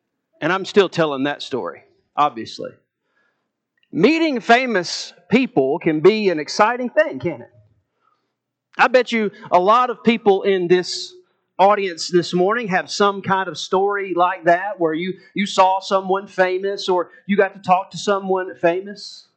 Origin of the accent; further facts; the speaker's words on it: Columbia, Tennessee, United States; I'm from Columbia, Tennessee, and I was driving down one of the main roads in Columbia, Tennessee when I was in my 20s.